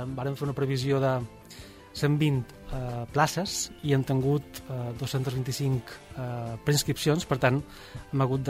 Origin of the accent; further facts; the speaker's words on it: Ibiza, Balearic Islands, Spain; tinc 46 anys, som d'Eivissa, en el meu cas.